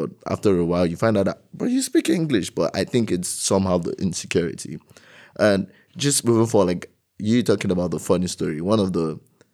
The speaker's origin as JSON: {"language": "English", "country": "Nigeria", "second_language": "English", "moved": "as an adult", "lives_now": "Germany", "said": "I came from Nigeria and I had to come with a blocked account of almost 10,000 euros"}